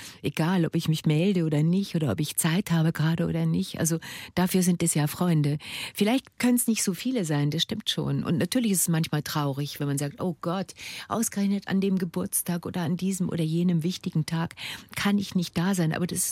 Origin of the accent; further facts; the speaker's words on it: Bavaria, Germany; Na, ich bin ja ein bayerisches Kind. Ich bin ja auf dem Land aufgewachsen.